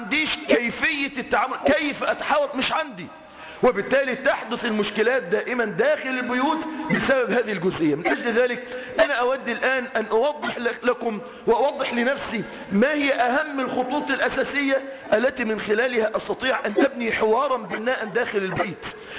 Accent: Egypt; زي اللغة الدارجة عندنا في مصر كده

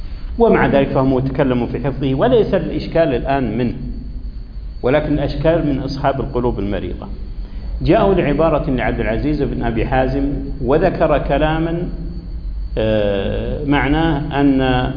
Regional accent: Riyadh, Riyadh Province, Saudi Arabia; بعض الإخوة الذين عندهم بعض النشاط عندنا في الرياض

